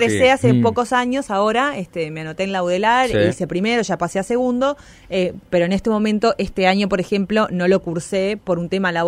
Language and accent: Spanish; Uruguay; born there; bien vinculado a lo que es mi familia y en donde yo nací, que tengo una familia muy característica de carnaval uruguayo.